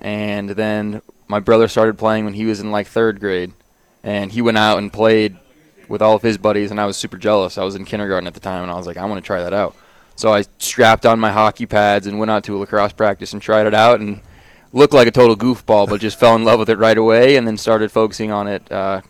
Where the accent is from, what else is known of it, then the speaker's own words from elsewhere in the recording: Denver, Colorado, United States; I'm from Denver originally, so my parents and family all get to come out